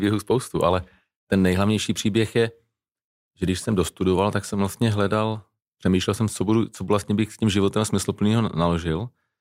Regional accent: Liberec, Liberec Region, Czechia; Jsme z Liberce a tak dále.

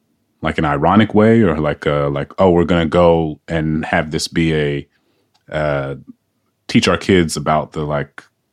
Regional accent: New Orleans, Louisiana, United States; when I was born and raised in New Orleans

